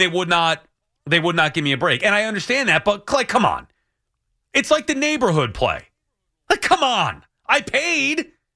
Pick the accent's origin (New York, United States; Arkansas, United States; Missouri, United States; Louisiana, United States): New York, United States; like growing up on Long Island, I could park wherever I want.